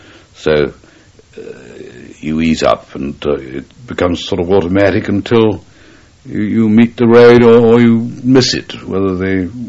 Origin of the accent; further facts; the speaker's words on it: England, United Kingdom; And I said, "Yeah, I'm English."